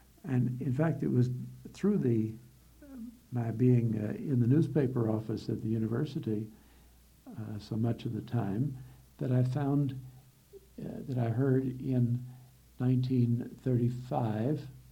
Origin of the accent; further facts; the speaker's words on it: Louisville, Kentucky, United States; Yes, I was born in Louisville